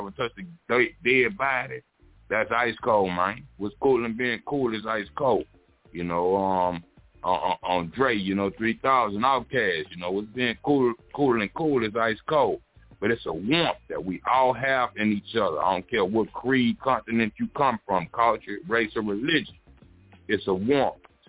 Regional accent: the South, United States; I'm from the South, man. Chicken wings and hot sauce, man, all day, every day.

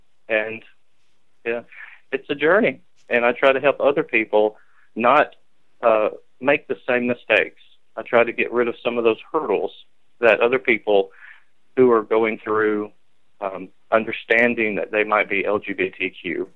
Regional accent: Huntsville, Alabama, United States; born there; So I was born here in Huntsville, Alabama.

